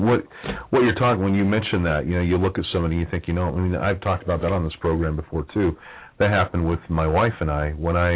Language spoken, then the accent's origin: English; Denver, Colorado, United States; moved away as an adult; also born or lived in Salt Lake City / South Dakota; I mean, I was born in Salt Lake City. No, I wasn't a Mormon. You know, I grew up halfway there, moved to Denver with my folks, grew up the rest of the way, ended up when I was 19 moving to South Dakota